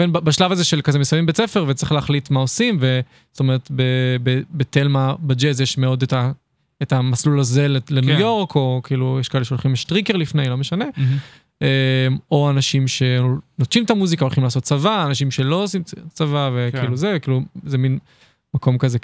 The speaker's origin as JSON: {"language": "Hebrew", "town": "Ramat Gan", "region": "Tel Aviv District", "country": "Israel", "said": "אני מרמת גן במקור, מקום קצת אפור, אבל מספיק קרוב לתל אביב."}